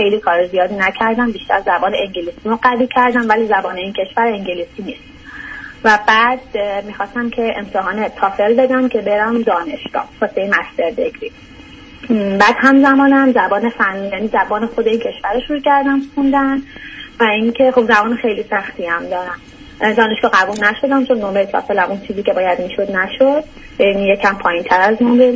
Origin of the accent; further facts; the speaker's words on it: Iran; moved away; من 3 سال پیش کلا از ایران مهاجرت کردم. بعد 2 ماه توی ترکیه بودم،